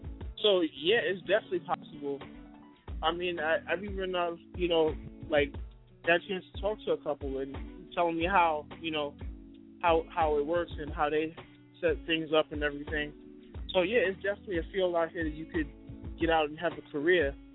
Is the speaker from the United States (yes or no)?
yes; New York, United States; pretty much me chronicling my story from, you know, growing up in Harlem or whatnot